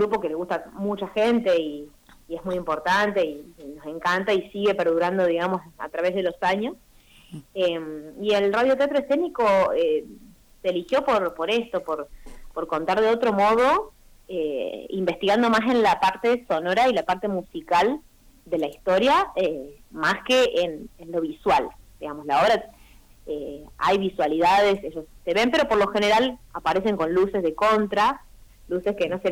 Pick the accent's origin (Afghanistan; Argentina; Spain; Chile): Argentina; Santa Fe; Yo soy de allá, yo soy de Santa Fe Capital